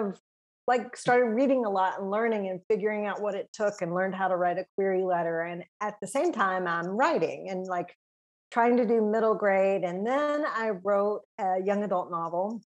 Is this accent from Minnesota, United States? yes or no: no; Alabama, United States; No, I grew up in South Alabama.